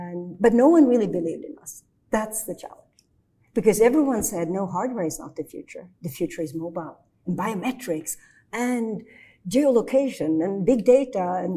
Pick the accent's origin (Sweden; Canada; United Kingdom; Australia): Sweden; now in United States; At the time, I lived in Sweden. I was born here in the U.S. I grew up in Sweden.